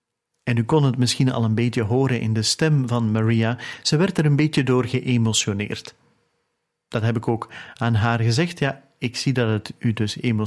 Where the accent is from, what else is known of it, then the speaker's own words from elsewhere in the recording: Philippines; now in Las Vegas, United States; wij afkomstig zijn uit Las Vegas, Nevada. We zijn oorspronkelijk afkomstig uit de Filipijnen. We zijn daar beiden opgegroeid en zijn vervolgens verhuisd naar de Verenigde Staten.